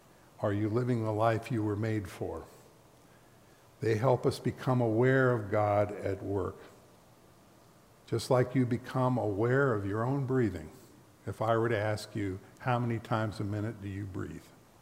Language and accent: English; California, United States; born or raised there